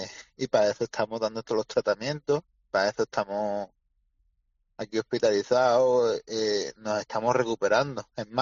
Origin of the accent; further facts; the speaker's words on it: San Pedro Alcántara, Andalusia, Spain; somos de San Pedro, pues todos los días de Málaga para San Pedro